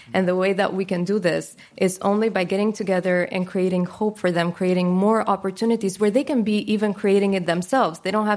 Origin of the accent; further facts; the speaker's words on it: Tropojë, Kukës County, Albania; I'm 19 and I'm studying here in Albania. I was born and raised in Albania in the heart of Tropoi, which is a very remote area of Albania.